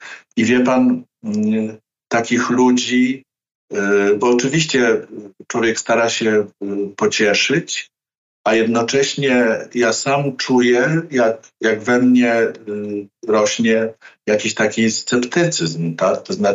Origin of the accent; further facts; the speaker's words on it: Russia; Polish is a second language; a w dodatku jestem Rosjaninem